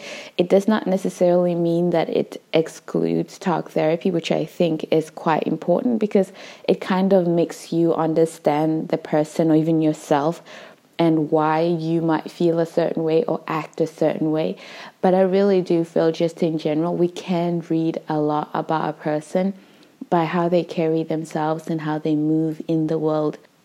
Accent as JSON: {"language": "English", "country": "Uganda", "said": "as an African woman. I think for me, when I went back to my home country of Uganda when I was 25"}